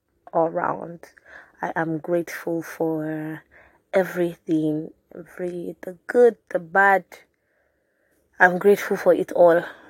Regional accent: Benin City, Edo, Nigeria; I'm not a Bini girl, but I grew up in Bini. I spent most of my life in Bini.

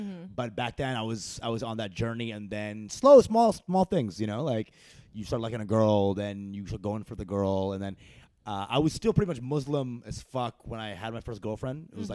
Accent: Texas, United States; I'm not born there, but I grew up there. like most of my life.

